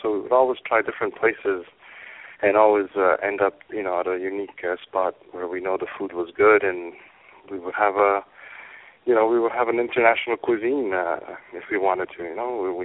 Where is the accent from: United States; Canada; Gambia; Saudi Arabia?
Canada; Montreal, Quebec; Growing up in Montreal, there was the Montreal Pool Room